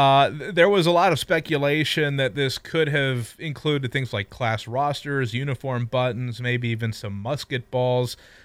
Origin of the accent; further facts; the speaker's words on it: Ohio, United States; being born and raised in Ohio.